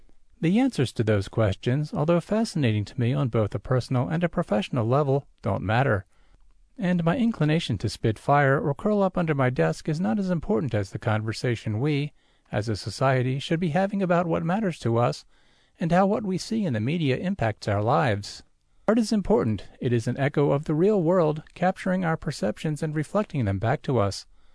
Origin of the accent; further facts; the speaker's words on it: San Jose, California, United States; I grew up in San Jose, California, and we would often travel to Oakland or San Francisco